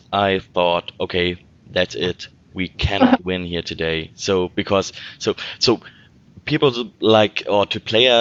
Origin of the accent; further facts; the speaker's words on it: Hamburg, Germany; English is a second language; so I'm from Hamburg, I was born here